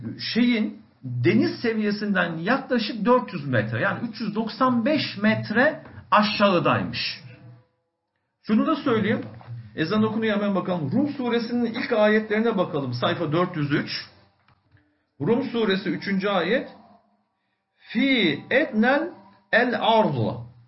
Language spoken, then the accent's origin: Turkish; Aegean Region, Turkey; Ben Ege bölgesi, Egeliyim. Bizim orada Afrodisyas denilen bir yer var.